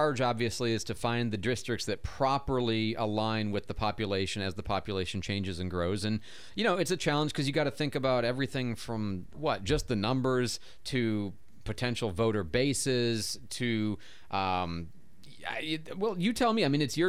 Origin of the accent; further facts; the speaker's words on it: Midwest, United States; I mean, I know I'm from the Midwest, but still.